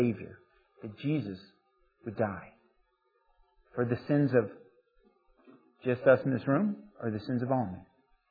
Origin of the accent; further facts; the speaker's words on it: United States; I don't even have to submit to Obama, thankfully, as an American, because we're a nation of law.